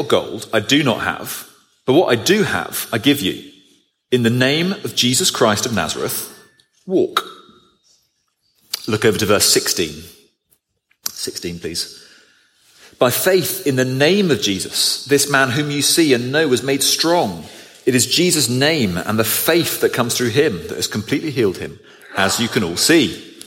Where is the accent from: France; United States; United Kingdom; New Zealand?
United Kingdom; England; As an Englishman, I'm not quaking in my boots.